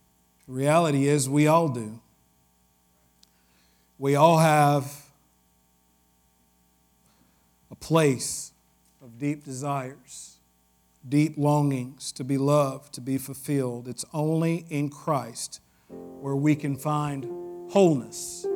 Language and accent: English; Tennessee, United States; but I'm from Tennessee. We keep things simple.